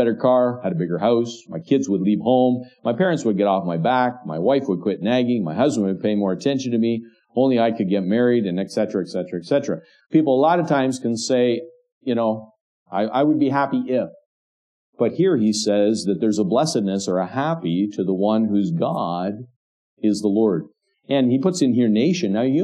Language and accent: English; Canada; And so that's how the maple leaf has had its origin in our country. It's been a blessing to us.